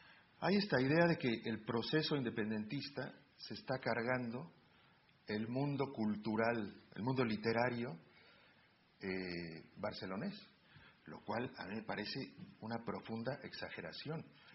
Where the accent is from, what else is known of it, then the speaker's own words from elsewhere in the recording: Veracruz, Mexico; aun cuando soy un catalán de Veracruz